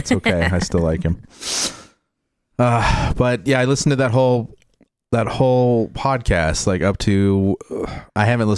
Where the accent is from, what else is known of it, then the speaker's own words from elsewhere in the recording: Idaho, United States; also born or lived in Mississippi; Yeah, I moved to Idaho at two.